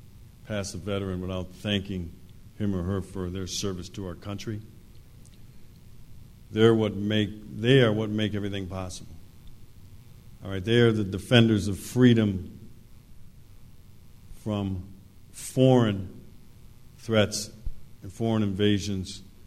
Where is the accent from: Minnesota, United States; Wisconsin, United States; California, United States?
Wisconsin, United States; All right, I'm a Midwesterner myself, grew up in the Midwest, Wisconsin, from an urban county, but love rural areas.